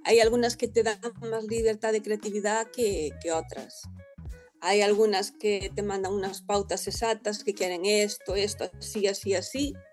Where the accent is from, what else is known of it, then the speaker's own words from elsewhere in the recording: Noia, Galicia, Spain; tengo puesto que soy de Noia